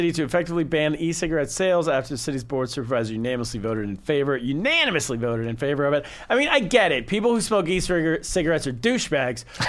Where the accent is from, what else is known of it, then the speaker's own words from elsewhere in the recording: California, United States; Listen, I'm from Northern California.